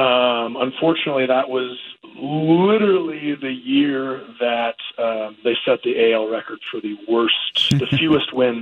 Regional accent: Portland, Oregon, United States; I'm from Portland.

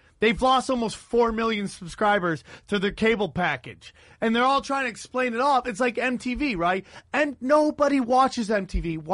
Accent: Cortland, New York, United States; I'm from Cortland, New York.

